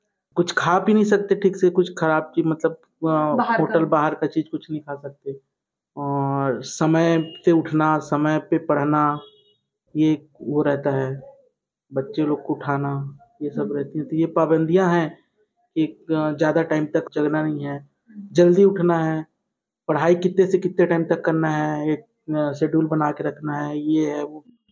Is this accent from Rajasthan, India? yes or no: no; Bilaspur, Chhattisgarh, India; और मैं बिलासपुर का रहने वाला हूँ।